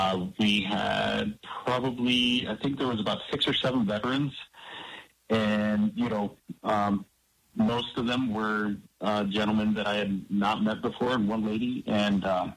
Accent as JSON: {"language": "English", "town": "Del Rio", "region": "Texas", "country": "United States", "tie": "born or raised there", "said": "I'm actually a native Texan. I was born in Del Rio, Texas, then joined the Air Force, traveled the world for about 22 years"}